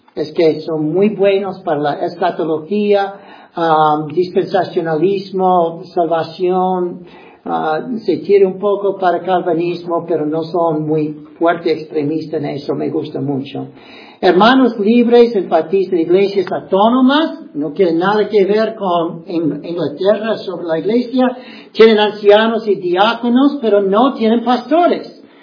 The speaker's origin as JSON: {"language": "Spanish", "country": "United States", "said": "hoy en día en partes de los Estados Unidos, de donde soy yo, mucho Amish en Ohio."}